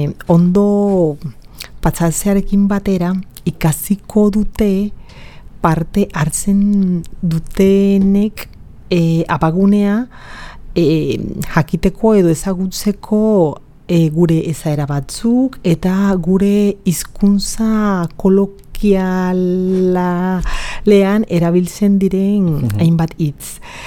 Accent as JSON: {"language": "Basque", "country": "Colombia", "said": "Bueno, ni Kolombiakoa naiz"}